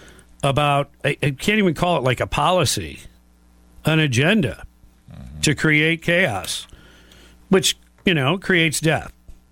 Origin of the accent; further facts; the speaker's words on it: Michigan, United States; I guess I remember Democrats of old, you know, growing up in Michigan.